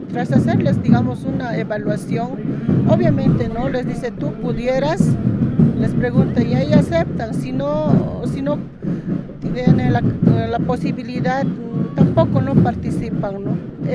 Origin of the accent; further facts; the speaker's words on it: Sucre, Chuquisaca, Bolivia; Nosotros venimos de Sucre